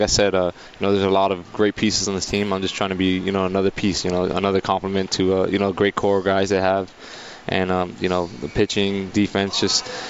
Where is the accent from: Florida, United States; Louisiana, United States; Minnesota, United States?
Florida, United States; Miami; You know, born and raised in Miami, so